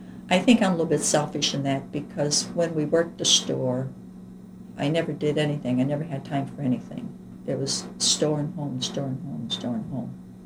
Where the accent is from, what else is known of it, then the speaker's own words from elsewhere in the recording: Madison, Illinois, United States; he wanted to go by our old home that we grew up in Madison and just see different parts of Granite City